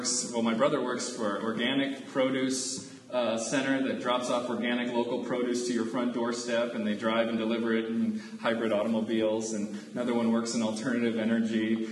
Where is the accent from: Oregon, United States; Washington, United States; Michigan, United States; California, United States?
California, United States; San Diego; They knew I was from San Diego